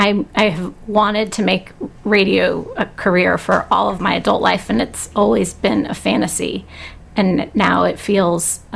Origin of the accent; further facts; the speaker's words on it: Bozeman, Montana, United States; I'm from Bozeman, Montana.